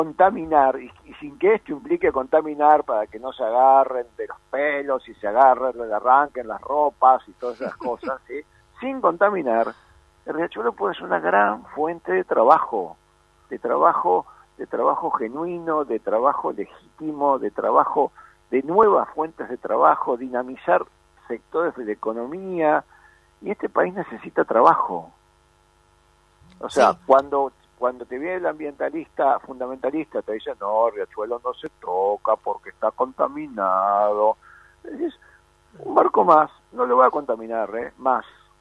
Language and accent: Spanish; Buenos Aires, Argentina; lo digo como nacido y criado en esta ciudad, como porteño que soy.